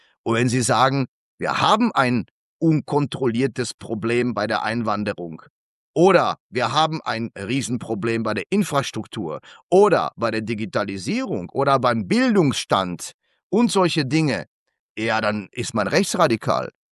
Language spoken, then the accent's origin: German; Germany; now in Switzerland; ich bin Deutscher, das wissen Sie.